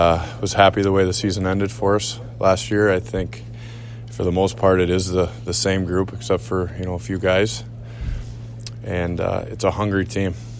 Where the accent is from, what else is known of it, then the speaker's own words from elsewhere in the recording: Minnesota, United States; moved away as an adult; Obviously, leaving Minnesota, my hometown, my family behind, it's a hard thing to do this time of year